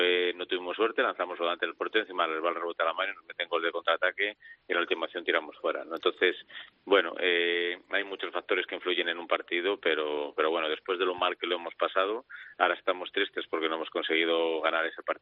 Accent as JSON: {"language": "Spanish", "town": "Valladolid", "region": "Castile and León", "country": "Spain", "said": "Yo soy de Valladolid, lógicamente, siempre le deseo lo mejor a Valladolid"}